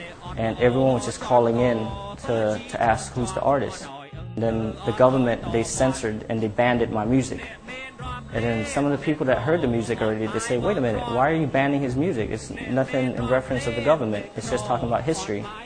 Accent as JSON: {"language": "English", "country": "Cambodia", "second_language": "English", "said": "I'm from Cambodia. … I was born in a concentration camp during the killing field."}